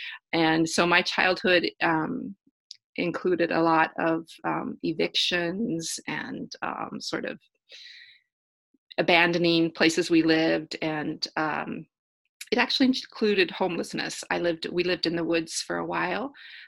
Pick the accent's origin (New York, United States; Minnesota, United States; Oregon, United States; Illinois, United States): Oregon, United States; But I'm actually from the West Coast. I'm from Oregon, and I came this way and found myself very comfortable in in the Hudson River Valley